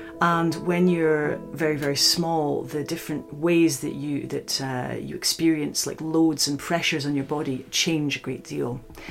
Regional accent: Scotland, United Kingdom; now in Oxford, United Kingdom; I'm originally from the Scottish Highlands, but I now work as a researcher at the Oxford University Museum of Natural History.

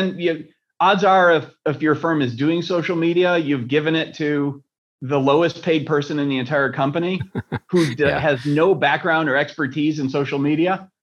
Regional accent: Rochester, New York, United States; I grew up in Rochester, which is the next city.

